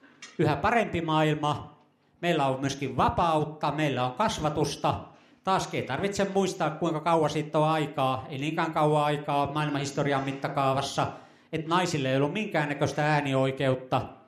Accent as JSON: {"language": "Finnish", "town": "Kemi", "region": "Lapland", "country": "Finland", "tie": "born or raised there", "said": "55 vuotta sitten, kun olin pikkupoika Kemissä"}